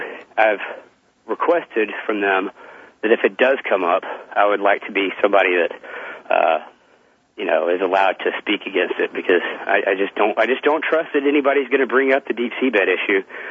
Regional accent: Georgia, United States; I've got an in with my senator from my home state of Georgia

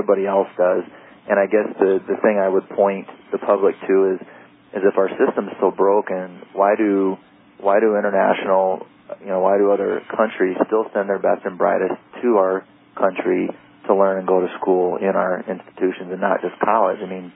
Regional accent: Iowa, United States; moved away; also born or lived in San Diego / Ventura; That was my initial stomping grounds when I moved from Iowa.

